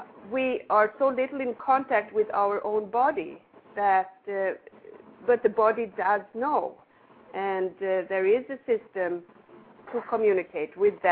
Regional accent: Sweden; moved away as an adult; also born or lived in South America; now in United States; I am originally from Sweden. I have been here for 17 years. I lived in South America for 17 years, so I'm also fluent in Spanish.

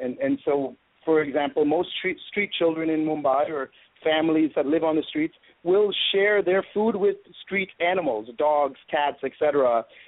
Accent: Sugar Land, Texas, United States; you've never seen that kind of wealth or money in front of you ever in my life, at least growing up in Sugar Land, Texas.

